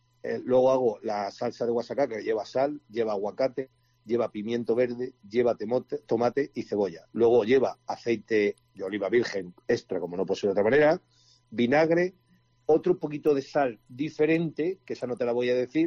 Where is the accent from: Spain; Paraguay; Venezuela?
Spain; como buenos españoles que somos todos